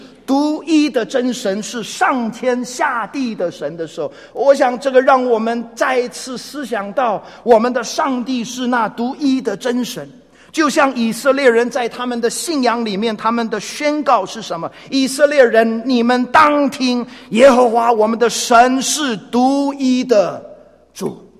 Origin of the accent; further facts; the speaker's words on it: Taiwan; 我想只要从台湾来的人，这就一点对我们而言不陌生，对不对？